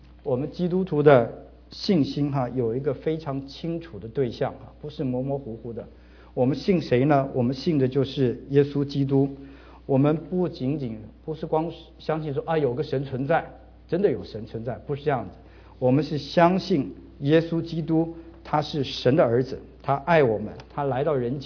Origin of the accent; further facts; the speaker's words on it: northern China, China; 我算是北方人吧